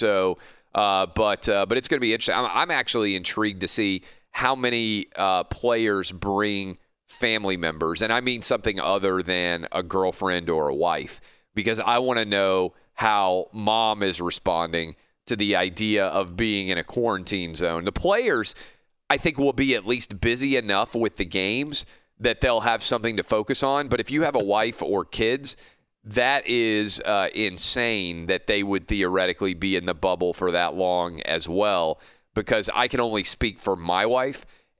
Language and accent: English; Tennessee, United States; 30,000 fans in Bristol, in my home state of Tennessee here.